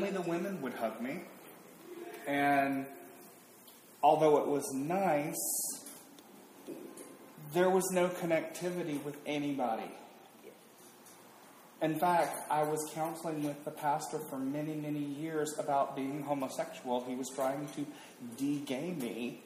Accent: Deep South, United States; I grew up in the Deep South, and my family was not just Southern Baptist, but primitive Southern Baptist.

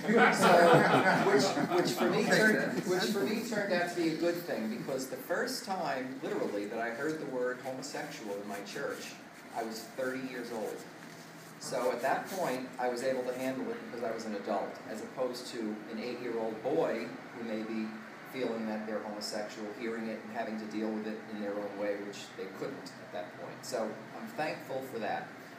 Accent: Mission Hills, United States; I'm from Mission Hills.

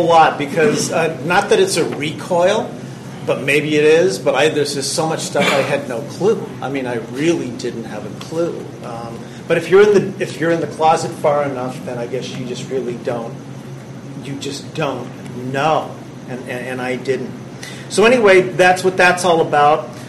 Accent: Encinitas, California, United States; I'm from North County, Encinitas.

